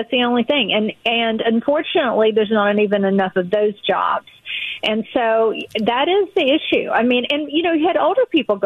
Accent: Appalachia, United States; I grew up in Appalachia. I'm a preacher's kid from Appalachia.

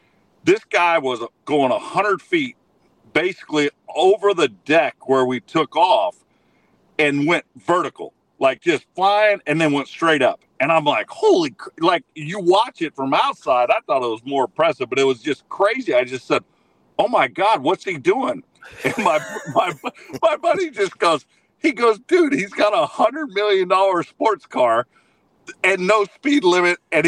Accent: Pinole, California, United States; He grew up in Napa. I grew up in Pinole.

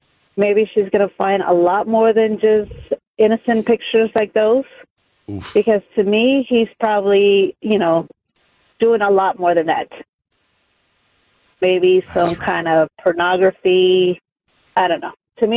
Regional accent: Seattle, Washington, United States; Oh, thank you. I'm from Seattle.

